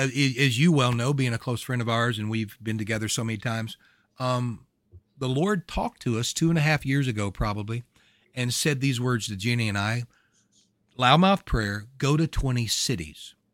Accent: Louisiana, United States; I'm from Louisiana. I barely had Louisiana figured out, much less Maine.

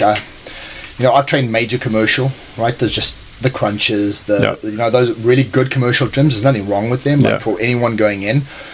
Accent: South Africa; now in Tampa, United States; So I am a ex-South African, currently an African-American.

